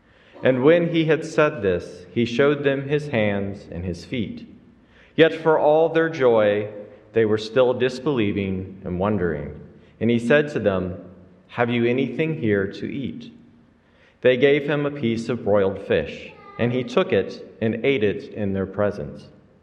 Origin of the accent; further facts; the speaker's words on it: Huntsville, Alabama, United States; accent: southern; moved away as an adult; now in Philadelphia, United States; I am not from around here. While my southern accent is not particularly strong, at least in my opinion, it does manage to show itself every once in a while. I moved to Philadelphia to attend United Lutheran Seminary, but before that, I lived in Huntsville, Alabama